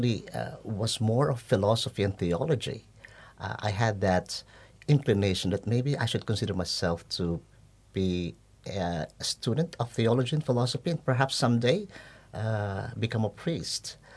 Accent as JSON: {"language": "English", "town": "Manila", "region": "Metro Manila", "country": "Philippines", "tie": "born or raised there", "said": "I am born and raised in Manila, the Philippines. I'm also a Catholic. I grew up as a Catholic, and I studied in Catholic schools."}